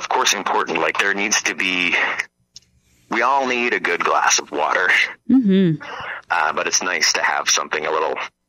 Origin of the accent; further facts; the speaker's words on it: Binbrook, Ontario, Canada; Yeah. I came from Binbrook.